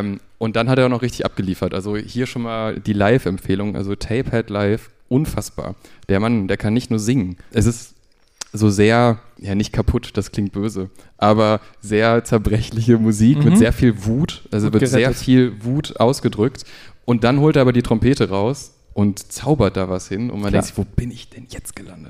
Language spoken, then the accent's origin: German; North Rhine-Westphalia, Germany; ich bin ja aus NRW